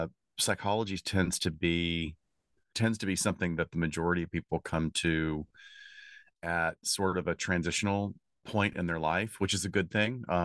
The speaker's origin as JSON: {"language": "English", "region": "Alabama", "country": "United States", "tie": "born or raised there", "also_born_or_lived": "Chicago", "moved": "yes", "lives_now": "Los Angeles, United States", "said": "I came to LA back in 1987. I had been in Chicago for a few years. I grew up in Alabama."}